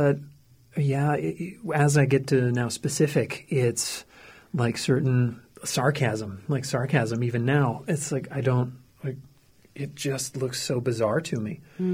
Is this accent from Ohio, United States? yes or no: no; Fargo, North Dakota, United States; also born or lived in Moorhead, United States; And then I answer, you know, I'm from Fargo, Moorhead, or, you know, I'm just from a couple blocks away.